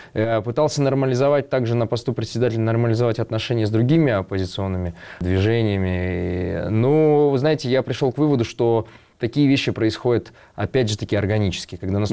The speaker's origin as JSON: {"language": "Russian", "region": "Moscow", "country": "Russia", "said": "Город Владимир живет 3 года на эту денежку, которую мы себе, москвичи, позволяем тратить на пиар мэра."}